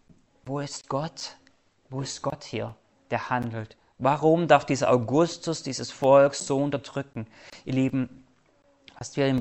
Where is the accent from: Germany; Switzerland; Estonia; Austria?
Germany; Tübingen, Baden-Württemberg; born there; für mich ideal, ich bin in Tübingen geboren, das wäre heute geschickt.